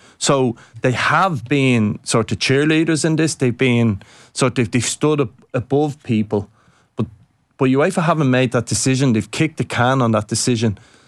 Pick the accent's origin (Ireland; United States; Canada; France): Ireland; I think I'd say as an Irish nation, we would go, okay, we'll give the FAI